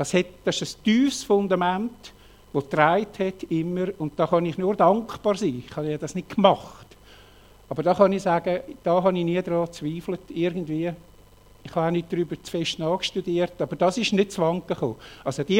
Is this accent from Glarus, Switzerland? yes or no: yes; Elm, Glarus, Switzerland; moved away as an adult; Ich bin Elm, Kleintal, Glarnerland in den Bergen aufgewachsen, dann durch das Studium und den weiteren beruflichen Weg weggekommen.